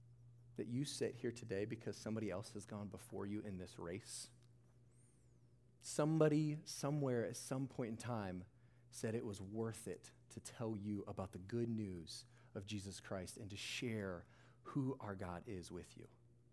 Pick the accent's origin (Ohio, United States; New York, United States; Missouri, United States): Ohio, United States; I grew up in Ohio, and it was like late March.